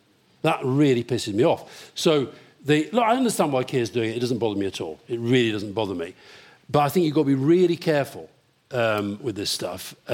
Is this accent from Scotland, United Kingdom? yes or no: yes; Scotland, United Kingdom; I'm not a Scottish nationalist, I feel my Scottishness has grown.